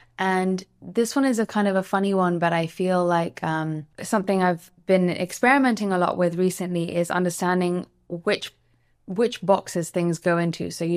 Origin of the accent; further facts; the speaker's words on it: London, United Kingdom; You know, I grew up in London, and London is the most mixed city in the entire world.